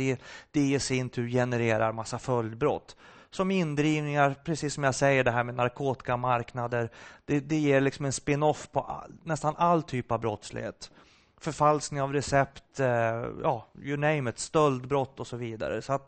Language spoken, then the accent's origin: Swedish; Sweden; som svensk narkotikapolis, att komma dit och titta så är det en katastrof.